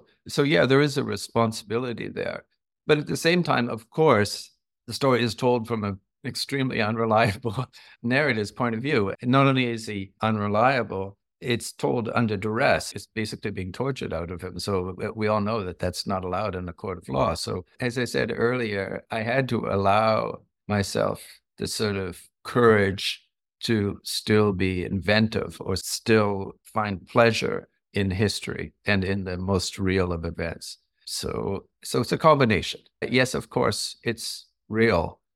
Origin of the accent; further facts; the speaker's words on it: Toronto, Ontario, Canada; I grew up in Toronto, in Canada, and I didn't think the idea of making movies was really even a possibility.